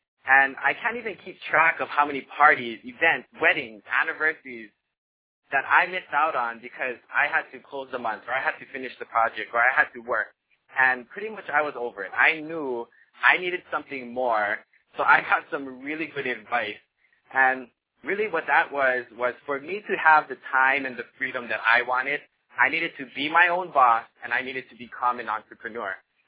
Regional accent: Hawaii, United States; Growing up in Hawaii, I've watched both my parents work extremely hard to support us, you know, oftentimes living paycheck to paycheck.

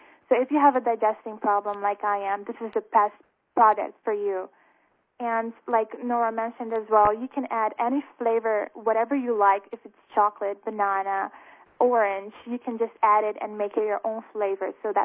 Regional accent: Aruba; and I'm from Aruba.

